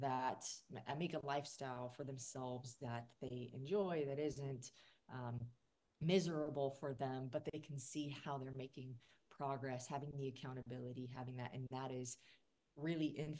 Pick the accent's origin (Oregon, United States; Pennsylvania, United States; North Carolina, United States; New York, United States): Oregon, United States; Portland; I lived in Portland, Oregon, where I grew up.